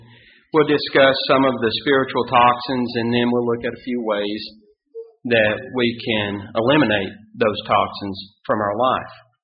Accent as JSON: {"language": "English", "region": "Scotland", "country": "United Kingdom", "said": "We're Scottish, and they are notoriously penny pinchers."}